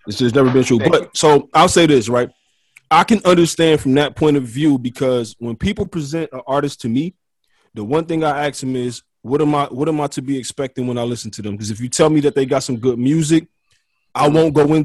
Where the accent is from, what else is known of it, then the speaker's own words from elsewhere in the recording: Detroit, Michigan, United States; because I'm from Detroit. I'm born and raised.